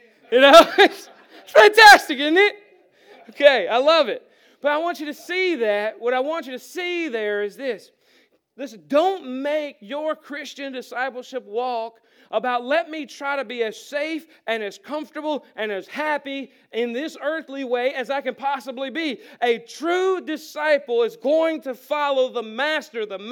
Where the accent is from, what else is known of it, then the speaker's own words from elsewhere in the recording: Macon, North Carolina, United States; The house that I grew up in Macon, North Carolina, my dad built with his own two hands.